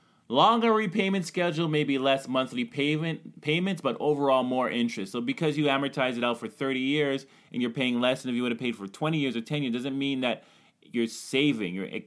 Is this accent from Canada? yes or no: yes; Canada; I'm Canadian, and that sounds horrible.